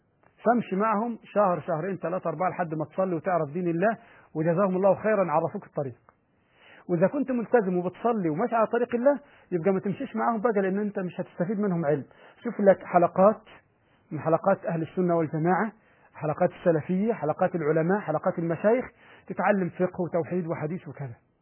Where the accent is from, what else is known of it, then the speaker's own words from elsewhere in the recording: Egypt; احنا في وقت تقديم المدارس عندنا في مصر